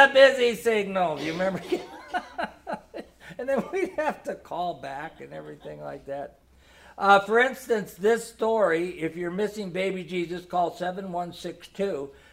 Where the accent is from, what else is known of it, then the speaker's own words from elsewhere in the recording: Milwaukee, Wisconsin, United States; And Jean Geitzen is from my home state of Milwaukee.